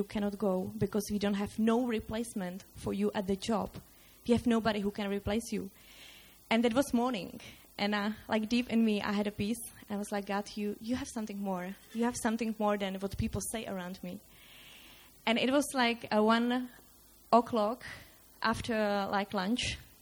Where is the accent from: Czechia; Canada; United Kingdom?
Czechia; English is a second language; So I'm Czech. I'm from Czech Republic. And yay! And it's been 6 years ago when I decided to follow Christ.